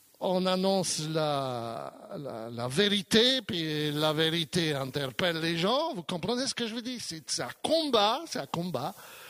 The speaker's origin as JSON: {"language": "French", "country": "France", "said": "Chez nous, en France, l'Église est séparée donc de l'État depuis 1905."}